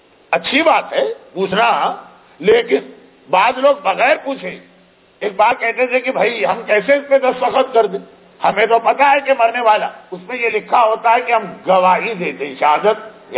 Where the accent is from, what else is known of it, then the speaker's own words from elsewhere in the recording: Karachi, Sindh, Pakistan; میں کراچی کے جس علاقے میں میرا بچپنا گزرا، میرا لڑکپن گزرا، جوانی آئی، اب تو بڑھاپے کی منزلیں ہیں